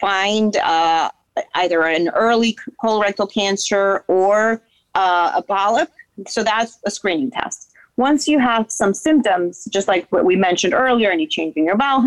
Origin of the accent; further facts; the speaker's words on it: Dominican Republic; moved away as an adult; now in United States; So I'm from Dominican Republic originally. I did my residency in Boston. After 4 years of very cold weather, I decided to move to sunny Florida.